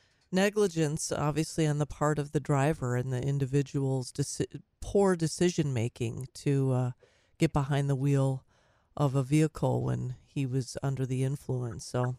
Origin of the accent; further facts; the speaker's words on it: Minnesota, United States; This is obviously my home state is Minnesota.